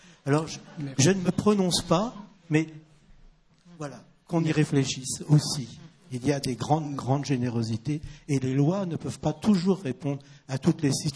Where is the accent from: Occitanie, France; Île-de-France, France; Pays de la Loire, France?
Île-de-France, France; Oui, moi, je suis parisien, en tout cas de la proche banlieue.